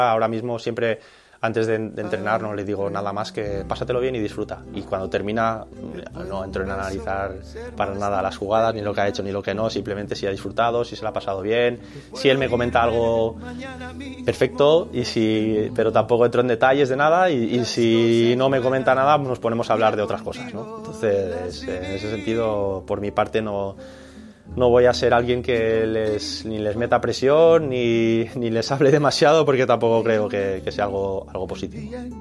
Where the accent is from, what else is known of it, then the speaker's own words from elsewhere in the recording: Artana, Valencian Community, Spain; Villarreal estuviese aquí tan cerca de mi pueblo, ¿no? De Artana.